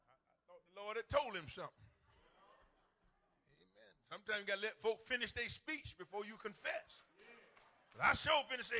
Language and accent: English; the South, United States; I grew up down in the South.